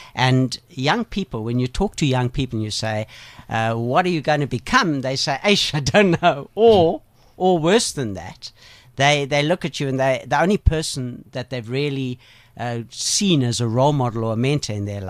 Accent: Klerksdorp, North West, South Africa; So I come from Klerksdorp.

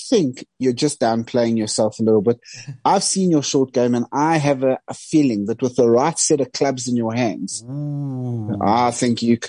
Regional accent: South Africa; you know, as a South African, it's right up there.

